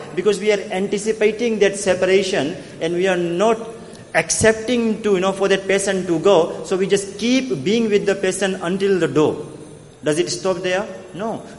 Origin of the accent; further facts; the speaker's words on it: Melbourne, Victoria, Australia; Let's say, you know, as I said, I come from Melbourne in Australia.